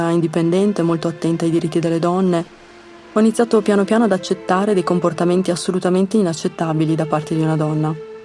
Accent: Isola della Scala, Veneto, Italy; born there; Sono nata a Isola della Scala, in provincia di Verona.

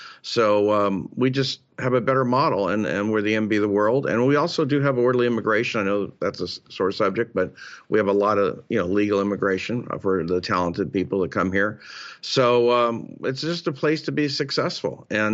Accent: Berkeley, California, United States; I'm from Berkeley, California

